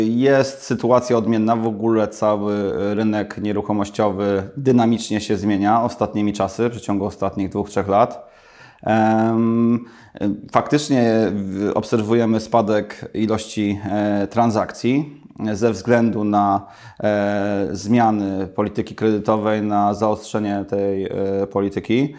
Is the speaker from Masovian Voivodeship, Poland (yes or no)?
no; Poznań, Greater Poland Voivodeship, Poland; tak się złożyło, że analizujemy rynek warszawski, że jestem z Poznania.